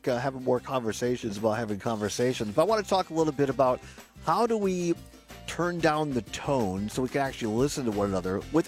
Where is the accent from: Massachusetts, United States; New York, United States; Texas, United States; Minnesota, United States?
New York, United States; Long Island; I grew up in Long Island.